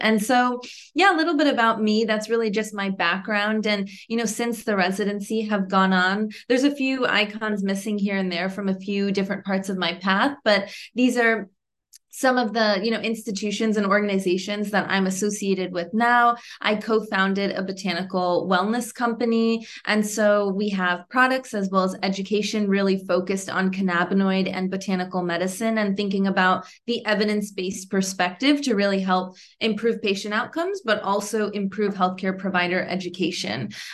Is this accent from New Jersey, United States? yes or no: yes; New Jersey, United States; So, you know, I grew up in New Jersey.